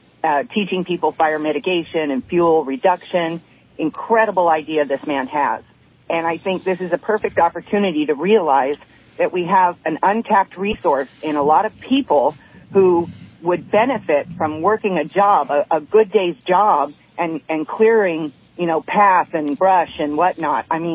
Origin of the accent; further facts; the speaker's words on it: California, United States; And it breaks my heart, because I am from Southern California.